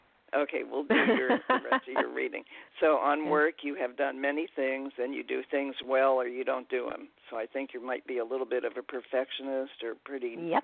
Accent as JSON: {"language": "English", "region": "Ohio", "country": "United States", "said": "Now, he's from New York. I'm from Ohio, and he's 9 years younger."}